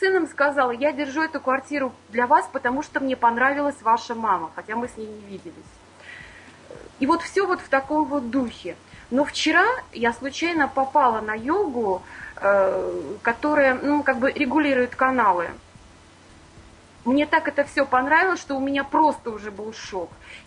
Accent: Latvia; я из Латвии. Так, и вопрос у меня такой. Мне 14 июля исполнилось 52 года.

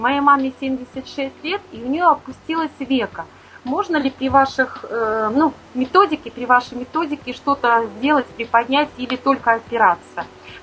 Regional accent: Ventspils, Latvia; я из Латвии, из города Венспилса.

